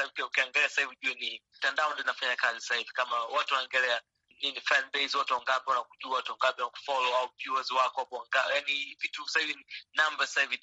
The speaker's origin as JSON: {"language": "Swahili", "country": "Tanzania", "said": "kama natoka Tanzania na watu wa aina fulani ambao mimi nataka connect nao"}